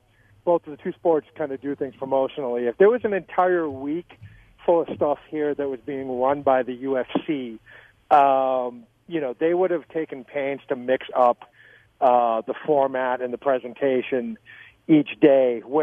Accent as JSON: {"language": "English", "country": "Ireland", "said": "I don't know, maybe because I'm Irish and understand Irish culture a little bit."}